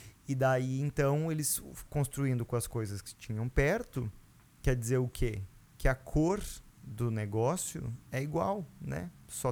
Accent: Lajeado Grande, Rio Grande do Sul, Brazil; o Lajado Grande, que é de onde eu sou, né? Uma vilinha de 200

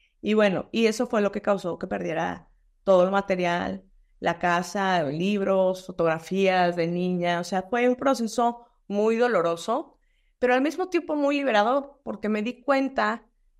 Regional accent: Mexico; de los únicos lugares que estaban abiertos era México, que yo soy mexicana.

